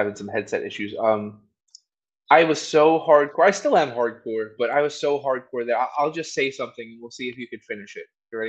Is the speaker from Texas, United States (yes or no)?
no; New York City, New York, United States; And the thing is, like, I grew up in New York City. I've lived my entire life in New York City